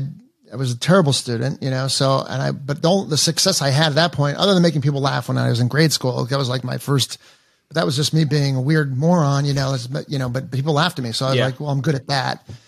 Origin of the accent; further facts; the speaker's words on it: Encino, California, United States; now in Austin, United States; Cause like I'm from Encino. Four people from Encino moved out here to Austin, Texas, that I grew up with, like a mile from my house.